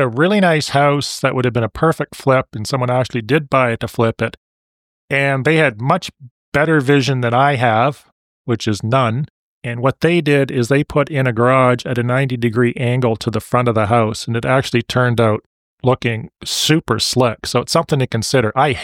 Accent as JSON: {"language": "English", "town": "Burlington", "region": "Ontario", "country": "Canada", "tie": "born or raised there", "said": "I remember living in my hometown, which is Burlington, Ontario."}